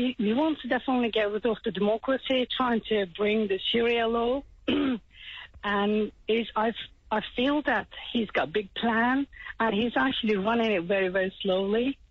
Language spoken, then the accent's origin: English; Hatay, Turkey; moved away as an adult; also born or lived in Istanbul; now in United Kingdom; Well, I'm from originally from Hatay, where all the Syrians are living there now. And I lived in Istanbul for many years. I studied there. But I've been living in the UK about 15 years.